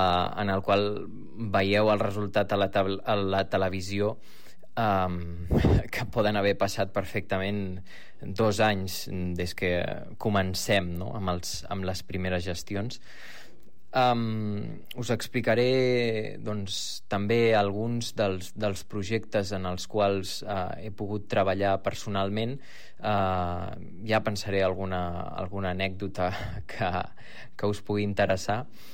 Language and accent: Catalan; El Prat de Llobregat, Catalonia, Spain; a mi em fa molta il·lusió, especialment perquè sóc del Prat també